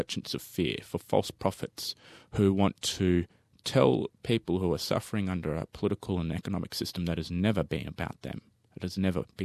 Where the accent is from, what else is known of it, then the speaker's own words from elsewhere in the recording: Brisbane, Queensland, Australia; I grew up in Brisbane. My mum's Chinese, my dad's Italian.